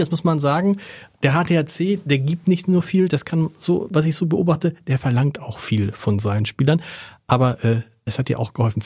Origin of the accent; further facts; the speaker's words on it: Hamburg, Germany; born there; Und dann sage ich, ja. Und dann fragen die Leute, wo sind Sie denn geboren, auf die Welt gekommen? Und dann sage ich, im Maria-Hilf-Krankenhaus in Harburg.